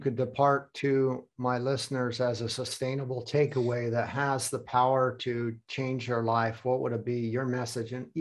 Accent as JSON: {"language": "English", "country": "United States", "moved": "yes", "lives_now": "Germany", "said": "I'm originally from America. I live in Germany. My mother's German. I have family all over the world. I kind of am this global citizen from birth on, and always have been."}